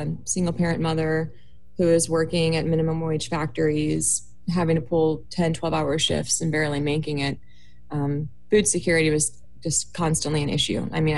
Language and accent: English; Illinois, United States; The area of Illinois that I grew up in was actually an old strip mining town.